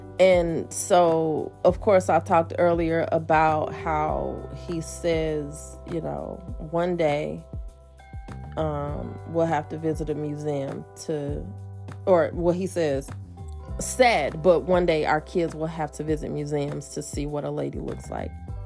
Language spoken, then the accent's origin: English; Georgia, United States; I'm from Georgia, but there's so much of our childhood that just we reminisce about, the honeysuckles and sweet tea and magnolia trees